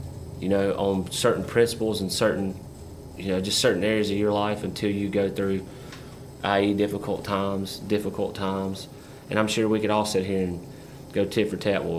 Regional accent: Grand Bay, Alabama, United States; if I had somewhere in my hometown where I could go sit down and listen to, there's 25 people in Grand Bay, Alabama

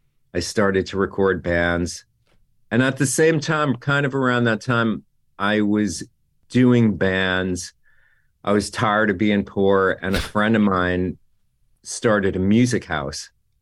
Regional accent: New Jersey, United States; I grew up in Jersey, and I just knew that I wanted to go to New York and play in bands.

